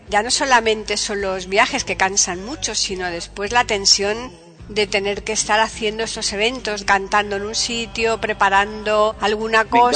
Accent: Peru; Como peruano, tenemos también que hablar ahora mismo de otro monstruo, ¿no?

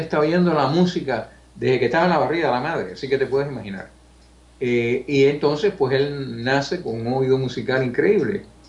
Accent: Havana, Cuba; entonces yo crecí en La Víbora. Ahí fui yo a colegio, a gimnasio, a cine, a todo lo que te puedas imaginar. Y es lo que extraño.

